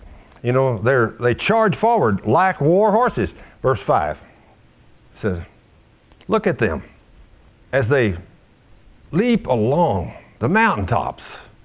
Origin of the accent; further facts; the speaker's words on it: United States; They didn't even know who I was. But because I'm American, they hate me.